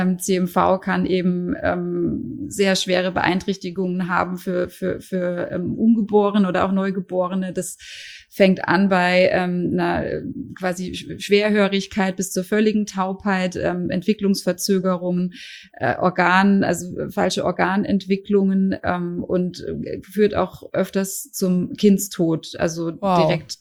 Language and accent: German; Karlsruhe, Baden-Württemberg, Germany; Ich komme aus Karlsruhe, bin 40 Jahre alt und Mama von zwei Kindern.